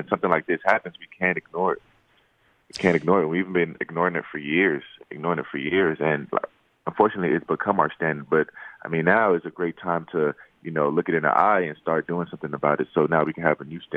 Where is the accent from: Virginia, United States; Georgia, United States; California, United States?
Georgia, United States; Atlanta; I'm from Atlanta, so, well, Metro Atlanta.